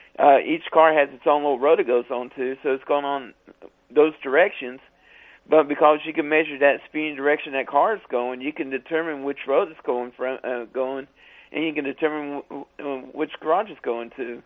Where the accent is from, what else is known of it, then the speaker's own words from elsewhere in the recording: Virginia, United States; I mean, I grew up in Virginia, and people were just amazed that people spoke French down... in Louisiana and stuff like that.